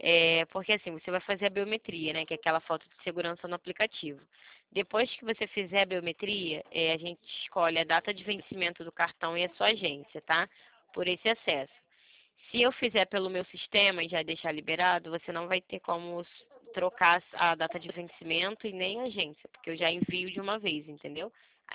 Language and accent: Portuguese; Rio de Janeiro, Brazil; Eu sou do Rio de Janeiro, carioca, centro do Rio.